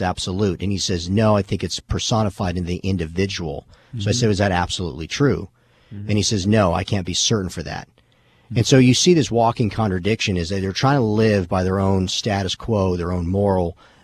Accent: Tucson, Arizona, United States; Yeah, well, first I'm born and raised in Tucson, Arizona, so I would never want to live in Phoenix

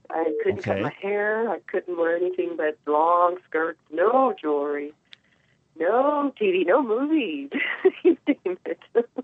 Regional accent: Texas, United States; It's not quite as strict as the one I grew up in Texas

